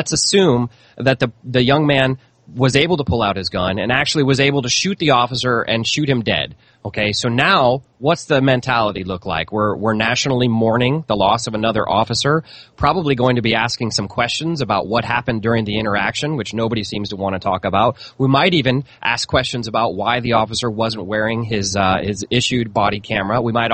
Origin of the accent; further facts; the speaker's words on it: St. Louis, Missouri, United States; I grew up in St. Louis, so I have a lot of friends who still live there